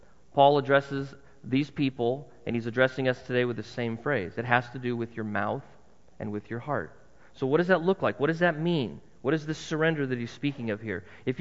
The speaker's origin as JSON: {"language": "English", "country": "United States", "said": "I'm an American. I live in a democracy."}